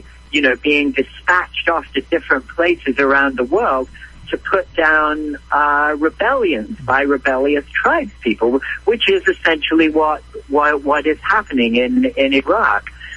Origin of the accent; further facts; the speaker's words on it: England, United Kingdom; You know, I'm from England originally